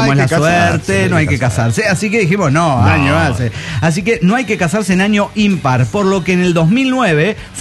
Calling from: Mexico City, Mexico; del DF Mexicano.

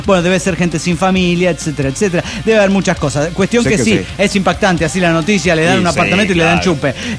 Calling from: Monterrey, Nuevo León, Mexico; de Monterrey, Nuevo León, México.

